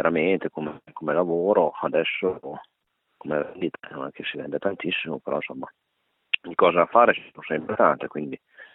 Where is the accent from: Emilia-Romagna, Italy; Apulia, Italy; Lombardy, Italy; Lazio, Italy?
Emilia-Romagna, Italy; Reggio Emilia; essendo nato e cresciuto a Reggio e avendo preso la strada del vignaiolo